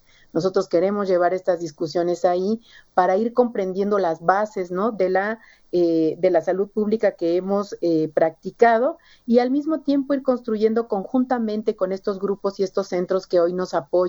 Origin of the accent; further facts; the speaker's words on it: Mexico; Yo soy mexicana, ¿no?